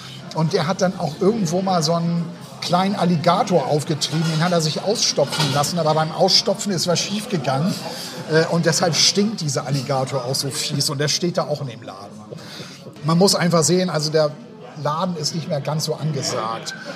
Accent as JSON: {"language": "German", "region": "Hamburg", "country": "Germany", "tie": "born or raised there", "said": "Ich bin in Hamburg aufgewachsen."}